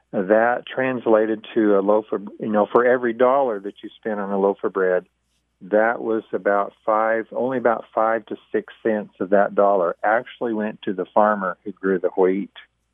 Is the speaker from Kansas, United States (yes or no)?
yes; Kansas, United States; When I was a farm kid growing up in Kansas